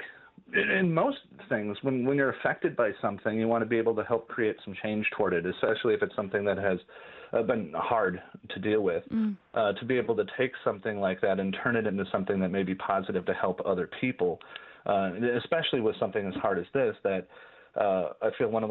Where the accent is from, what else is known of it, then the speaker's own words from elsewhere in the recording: Sheboygan, Wisconsin, United States; also born or lived in New York City; I moved back to Wisconsin. I'm originally from Sheboygan, so coming back here was something that was very important to me.